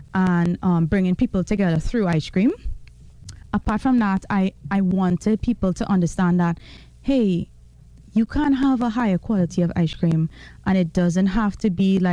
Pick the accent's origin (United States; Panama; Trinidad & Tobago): Trinidad & Tobago; because as a Trinidadian, like, that's what you knew growing up.